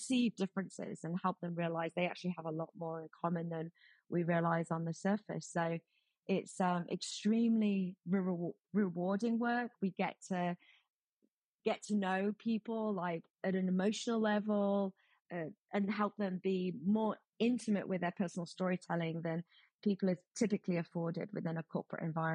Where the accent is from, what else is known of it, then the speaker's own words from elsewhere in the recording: United Kingdom; accent: British; now in Houston, United States; my accent is very British. So I'm aware of Channel 4, but I have not lived in the UK since 1998.